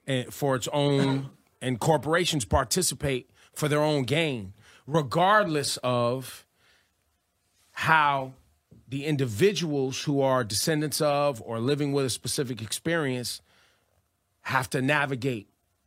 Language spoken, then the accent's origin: English; California, United States; Unless you was like I was brought up in the Bay.